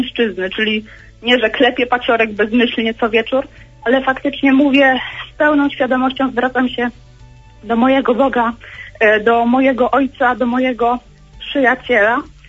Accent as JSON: {"language": "Polish", "town": "Ostrzeszów", "region": "Greater Poland Voivodeship", "country": "Poland", "said": "pochodzę z Ostrzeszowa."}